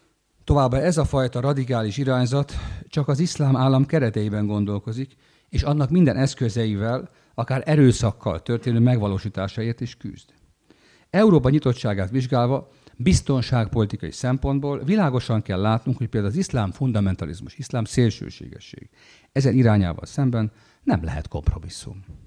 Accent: Libya; Ugye én Líbiában nőttem fel, ahol ugye törzsi társadalmak vannak, olyan 120 törzs él körülbelül Líbiában.

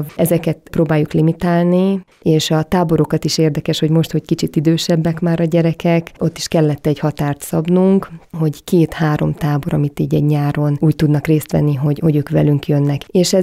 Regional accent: Brazil; én Brazíliában nőttem fel, sokáig ott éltem

